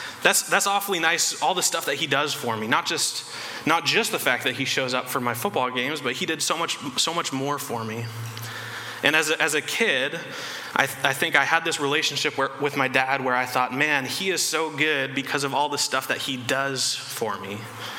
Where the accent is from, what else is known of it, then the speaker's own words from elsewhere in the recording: Ontario, Canada; But growing up in Ontario, growing up with my parents where they live is great.